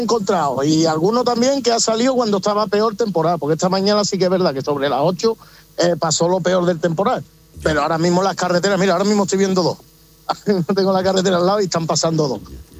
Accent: Huelva, Andalusia, Spain; yo ya tenía que ir cargado con leche para Huelva, porque yo soy de Huelva

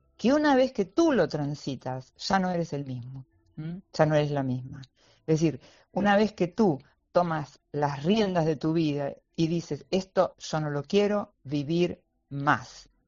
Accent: Valencia, Valencian Community, Spain; also born or lived in Santander; now in Málaga, Spain; vengo de Valencia, bueno. Después me fui a Santander, ahora estoy en Málaga y viví en uno de, digamos, estaba en Sedavillo viviendo en ese momento.

